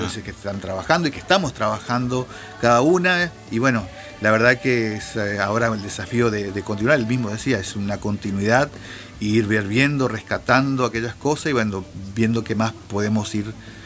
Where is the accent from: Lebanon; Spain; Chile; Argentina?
Argentina; Creo que hay dos, el pueblo argentino y la Iglesia argentina quienes nos ha llamado.